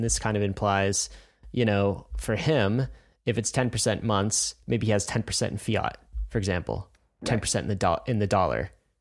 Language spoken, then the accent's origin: English; United States; wow, I'm an American.